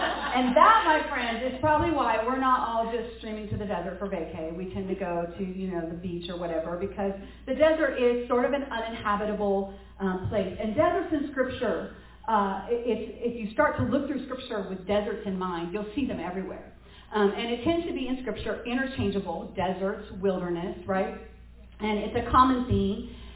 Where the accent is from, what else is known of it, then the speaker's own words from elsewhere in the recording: California, United States; And I know I talk really fast because I'm really from California, and I'm sorry.